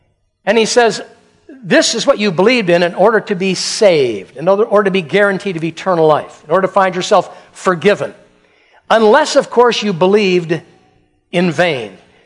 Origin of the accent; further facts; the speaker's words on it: United States; Well, I'm an American. We believe in the resurrection.